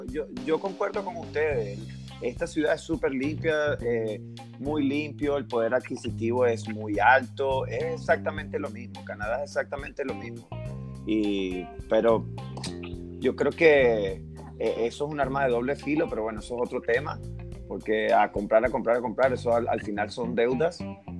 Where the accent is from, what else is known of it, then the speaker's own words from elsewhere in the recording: Venezuela; moved away; Bueno, yo soy venezolano, yo no soy como Joan que dice que no es venezolano. Yo soy venezolano